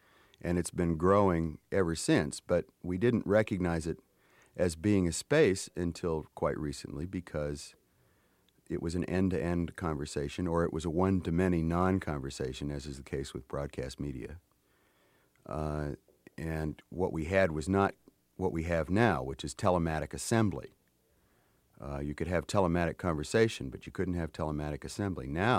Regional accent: Pinedale, Wyoming, United States; I come from the Wyoming frontier. I mean, really, very recently settled part of the North American continent.

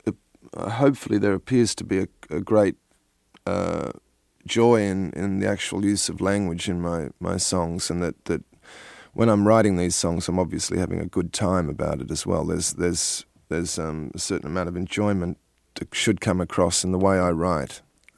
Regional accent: Australia; The fact that we're an Australian group we were kind of the local joke in that respect, there was an Australian group trying to do something.

